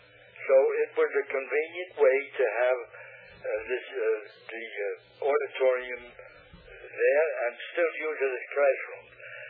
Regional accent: New York City, New York, United States; born there; I was born in Manhattan Island, in New York, in the city of New York, and right in the middle of Manhattan Island, by the way.

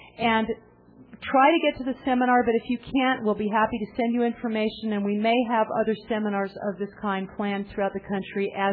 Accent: Kingston, Jamaica; also born or lived in United States; I'm American and love this country more than anyone I can imagine, because I grew up overseas and I spent 17 years in Kingston, Jamaica

